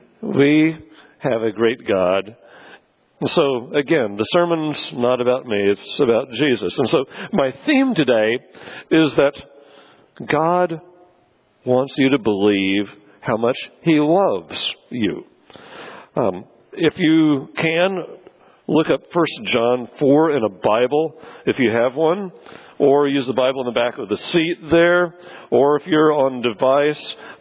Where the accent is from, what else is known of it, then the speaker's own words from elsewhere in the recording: Missouri, United States; I'm from Missouri, which means every once in a while you hear me slip in a y'all.